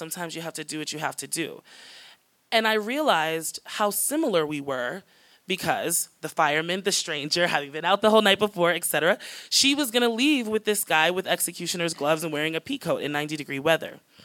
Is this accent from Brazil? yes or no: no; United States; So, because I'm American, I went over to the 7-Eleven